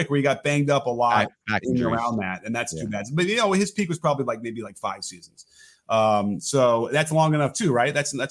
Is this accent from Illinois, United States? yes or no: yes; Chicago, Illinois, United States; there was no bigger Walter Payton fan than me growing up in Chicago.